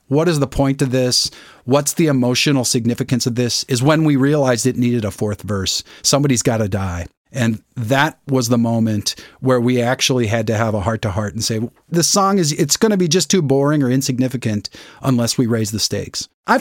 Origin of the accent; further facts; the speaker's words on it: Midwest, United States; I mean, I'm a Midwesterner.